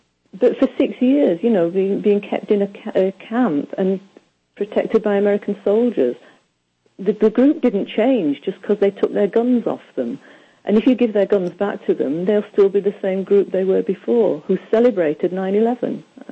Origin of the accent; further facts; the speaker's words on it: United Kingdom; because I'm British and I was completely duped by these people